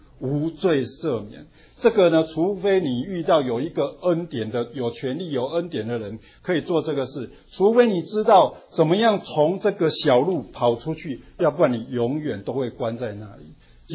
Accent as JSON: {"language": "Chinese", "country": "China", "lives_now": "Plano, United States", "said": "在我们 Plano 的华人地区，"}